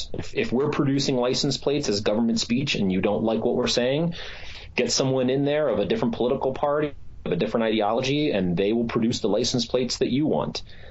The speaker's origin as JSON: {"language": "English", "town": "Pittsburgh", "region": "Pennsylvania", "country": "United States", "said": "I say those because I'm from Pittsburgh and I'd love to have one of those license plates."}